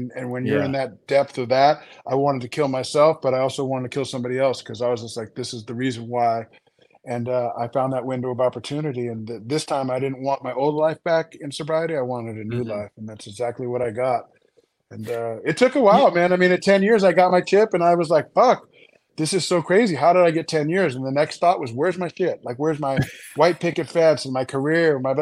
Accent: Ireland; that's from a guy who made a living off of being drunk and being Irish

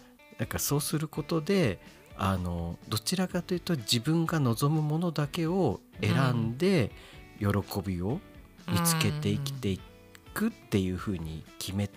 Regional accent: Tokyo, Japan; 僕は多分その東京で生まれ育ったおかげでそれが身についたのかもしれないってちょっと思ってるんですけど、

